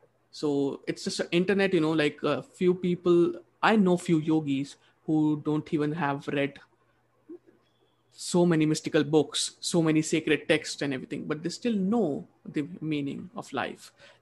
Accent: India; English is a second language; Yeah, it's just a different pronunciation because I'm an Indian.

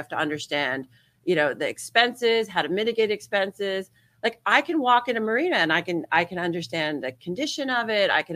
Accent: New Jersey, United States; I grew up in New Jersey, just outside of Manhattan.

